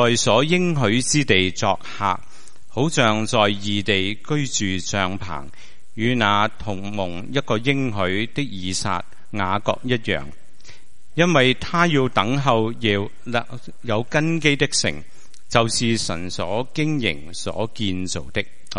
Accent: Hong Kong; now in Los Angeles, United States; 其实知道我嚟自香港啊，即系嚟自香港嘅时候咧，即系我知道最尾我哋都会翻香港啊

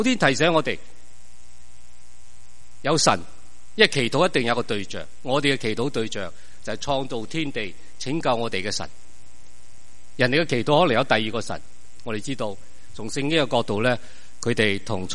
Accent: Hong Kong; 我哋都由香港嚟

